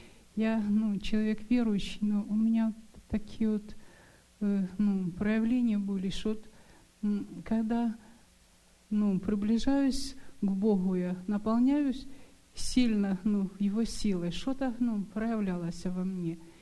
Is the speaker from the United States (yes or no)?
yes; Arlington, Washington, United States; Я из Арлингтона, Вашингтон.